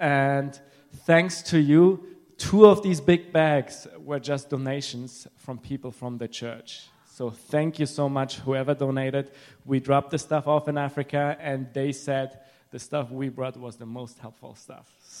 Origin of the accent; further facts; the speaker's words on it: Germany; English is a second language; also born or lived in Ukraine; now in United States; If you wonder why I have an accent, it's because I'm a citizen of heaven. But I was born in Ukraine, grew up in Germany, and got married to an American lady. So that brought me over here.